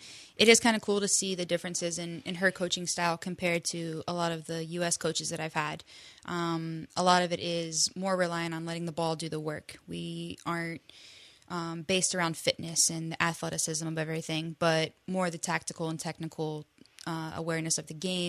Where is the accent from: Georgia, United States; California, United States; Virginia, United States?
Georgia, United States; Yeah, but I grew up in Georgia, and I played pretty much for one club team the whole time, was Concord Fire.